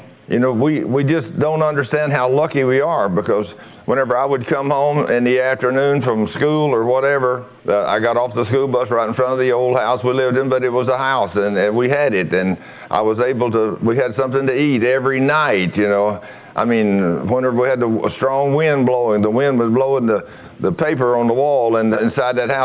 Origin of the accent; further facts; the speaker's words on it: Texas, United States; born there; I was born out here in West Texas and in a little town.